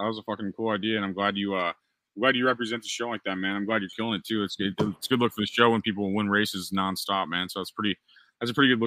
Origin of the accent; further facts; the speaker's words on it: United States; I just like I'm American